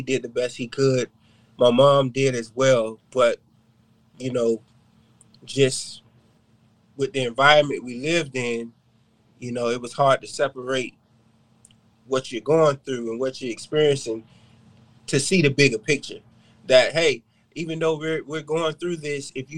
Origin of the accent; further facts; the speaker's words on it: Fort Lauderdale, Florida, United States; I grew up in Parkway. That's a neighborhood down there. Lived in Sunland, you know, lived in Dillard. I lived in several areas within Fort Lauderdale.